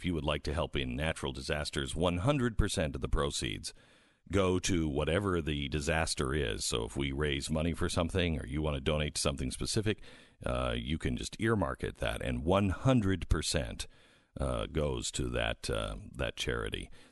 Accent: Seattle, Washington, United States; I mean, that's what I grew up in Seattle.

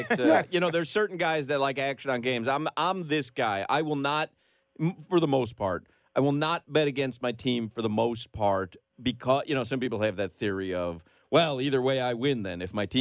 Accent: Chicago, Illinois, United States; I grew up in Chicago. So when I was growing up, DePaul was just a huge powerhouse with Mark Aguirre.

